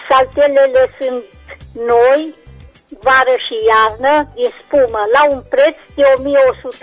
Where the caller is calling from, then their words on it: Reșița, Caraș-Severin, Romania; din Reșița